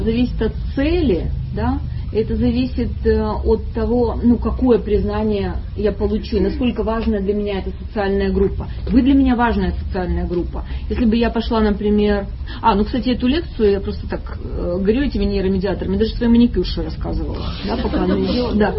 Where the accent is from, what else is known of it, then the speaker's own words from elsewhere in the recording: Odesa, Odesa Oblast, Ukraine; я одесситка, да, я врач и давно работаю